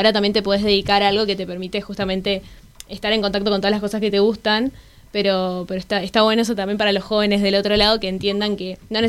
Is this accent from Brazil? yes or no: no; Misiones, Argentina; now in Buenos Aires, Argentina; soy de Misiones y yo estudio medicina acá en la UBA.